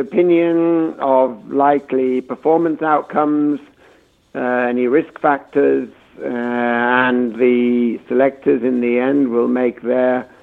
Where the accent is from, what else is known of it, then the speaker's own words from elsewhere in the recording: United Kingdom; especially as a Brit